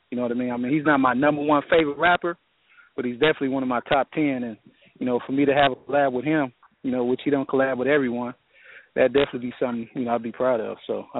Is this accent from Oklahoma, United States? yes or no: yes; Oklahoma, United States; you know, I'm from Oklahoma, man, and I know when you think of hip hop, you don't necessarily think of Oklahoma.